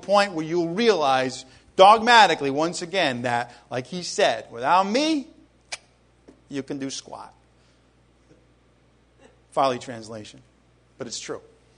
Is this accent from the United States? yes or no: no; Ireland; because I'm Irish and, you know, negative